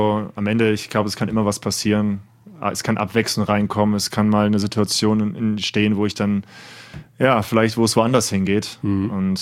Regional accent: Cologne, North Rhine-Westphalia, Germany; Ich bin ein Kölscher Jung. Ja.

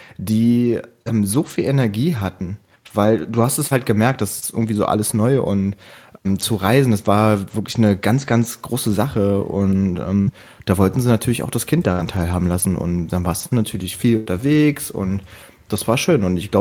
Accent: Berlin, Germany; Ich bin in Weißensee groß geworden, das ist ein Unterbezirk von Pankow mittlerweile.

